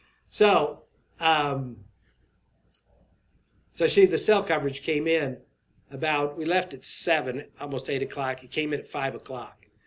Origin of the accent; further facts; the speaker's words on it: Ohio, United States; Cross, from when I grew up in Ohio as a in high school, and across from us was a Christian family.